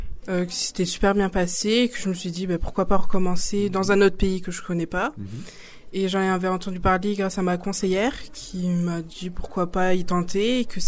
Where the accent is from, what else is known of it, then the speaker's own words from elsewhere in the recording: Decazeville, Occitanie, France; j'ai 19 ans et je viens de Decazeville.